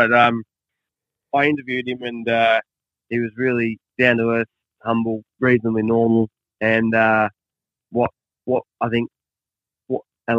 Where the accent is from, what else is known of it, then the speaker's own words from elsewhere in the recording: Australia; obviously being Australian, you're pretty proud to see that he's gone on to do what he's done